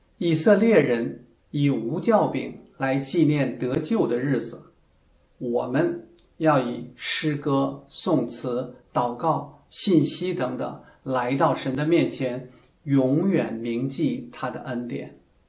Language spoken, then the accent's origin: Chinese; China; 中华民族的文化历史悠久，博大精深，是我们中国人的骄傲。